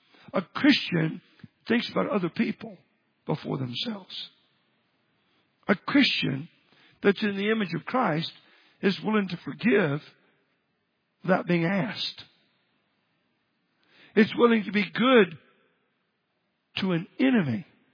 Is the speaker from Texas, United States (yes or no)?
yes; Dallas, Texas, United States; now in Washington, United States; Well, and many times when I grew up in Dallas, you know, you put your blinker on, people slow down and let you in.